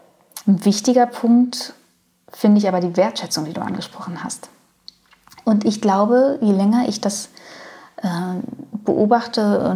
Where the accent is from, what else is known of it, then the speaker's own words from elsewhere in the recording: Berlin, Germany; Ich bin im ostdeutschen Umfeld groß geworden. Also ich bin im Osten geboren, aus Berlin geboren. Und nur weil dann, als ich 7 war, ist die Mauer gefallen